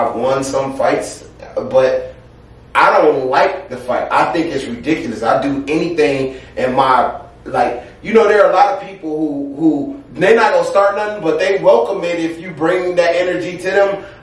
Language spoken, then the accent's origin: English; Detroit, Michigan, United States; No, as a kid, I grew up in Detroit, so I had to fight.